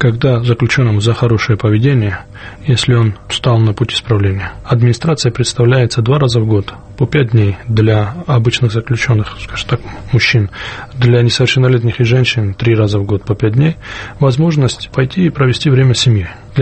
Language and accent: Russian; Georgia; Я родился и вырос в Грузии.